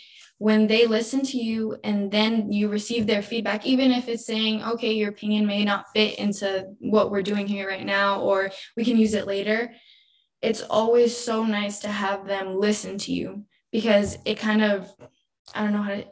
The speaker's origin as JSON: {"language": "English", "region": "New York", "country": "United States", "tie": "born or raised there", "said": "she really loved that I was actually born and raised in New York"}